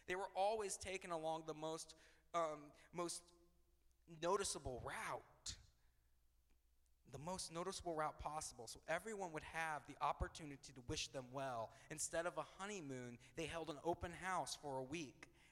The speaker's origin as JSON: {"language": "English", "region": "Indiana", "country": "United States", "said": "I'm from Southern Indiana."}